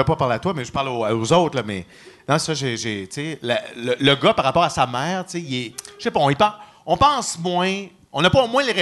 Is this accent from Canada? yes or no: yes; Loretteville, Quebec, Canada; born there; moi, je suis né à Loretteville comme toi.